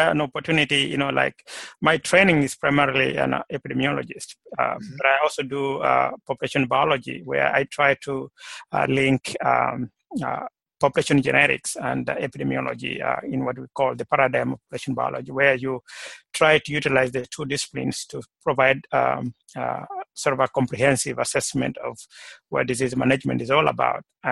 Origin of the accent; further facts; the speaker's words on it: Kenya; now in United States; originally I'm from Kenya. I was born in Kenya several years ago, of course, and then I went for my Bachelor of Science in Agriculture at the University of Nairobi